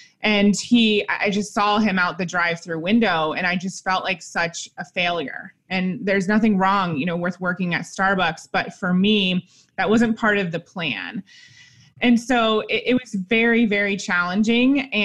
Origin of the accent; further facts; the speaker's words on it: Ohio, United States; I grew up in the Midwest in Ohio, and I had a pretty normal life.